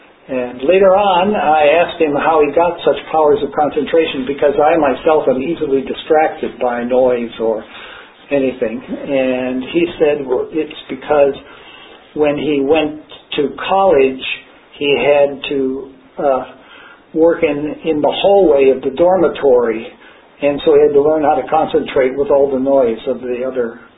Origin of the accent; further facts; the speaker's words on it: Chicago, Illinois, United States; and then he came back to Chicago, and I grew up in Chicago